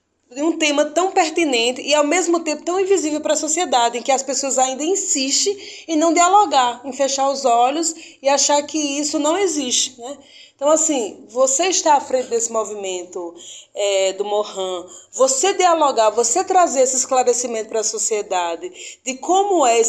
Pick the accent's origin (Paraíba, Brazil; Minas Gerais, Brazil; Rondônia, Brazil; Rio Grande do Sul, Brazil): Paraíba, Brazil; Eu sou da Paraíba, muito sou do orgulho. Sertão paraibano.